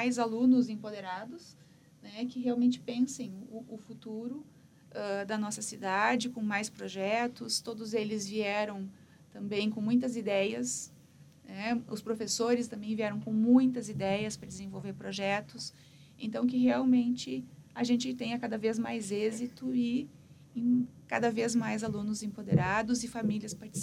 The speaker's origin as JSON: {"language": "Portuguese", "region": "Rio Grande do Sul", "country": "Brazil", "said": "ela é um pouco dessa identidade que a gente, enquanto gaúcho, tem. Né? De olhar para a nossa terra"}